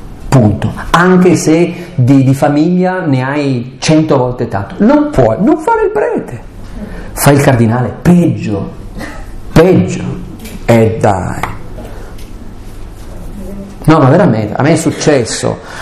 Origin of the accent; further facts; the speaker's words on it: Aosta Valley, Italy; Io su questo sono abbastanza feroce, sai perché valdostano. Dalle mie parti c'è una tradizione molto molto bella.